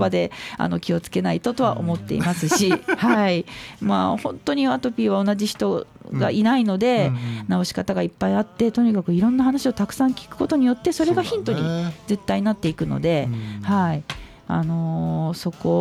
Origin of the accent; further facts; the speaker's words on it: Kyoto, Japan; also born or lived in Sapporo / Tokyo; 今現在45歳なんですけども、うん、はい、で生まれが札幌なんです。で、京都育ちで、京都が長いんですね、18歳まで京都で過ごしまして、で東京の大学に来た